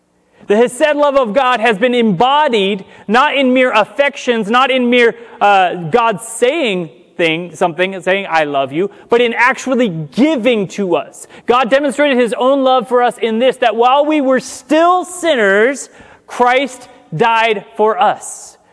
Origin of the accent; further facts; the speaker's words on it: California, United States; And we don't, because we're Californian.